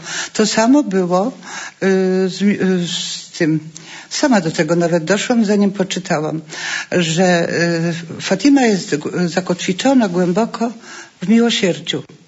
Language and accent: Polish; Białystok, Podlaskie Voivodeship, Poland; Jestem białostoczanką, ale byłam w Białymstoku piece chlebowe.